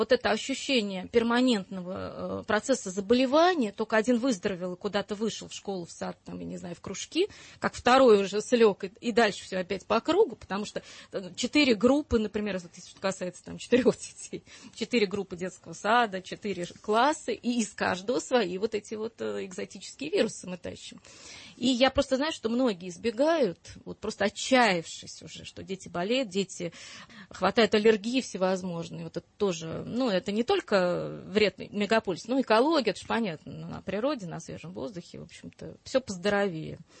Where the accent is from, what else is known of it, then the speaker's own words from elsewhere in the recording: Moscow, Russia; я коренная москвичка, и город свой люблю.